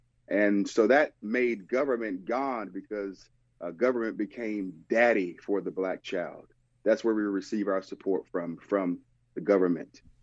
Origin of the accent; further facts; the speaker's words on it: Raleigh, North Carolina, United States; also born or lived in Elizabeth City; Well, I was born in Elizabeth City, North Carolina. Moved to Raleigh, North Carolina at the age of five.